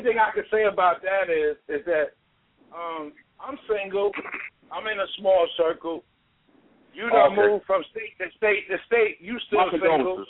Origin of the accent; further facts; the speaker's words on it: Chicago, Illinois, United States; also born or lived in Minnesota; now in Houston, United States; I'm from Chicago, and I lived in Minnesota for 20 years, and now I'm in Houston